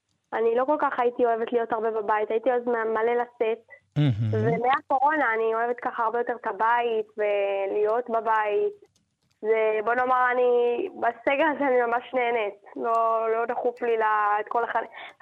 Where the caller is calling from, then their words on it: Tel Aviv, Tel Aviv District, Israel; אני מתל אביב.